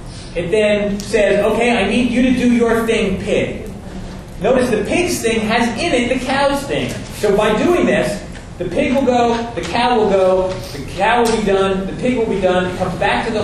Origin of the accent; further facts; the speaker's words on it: Norway; I am here from Norway.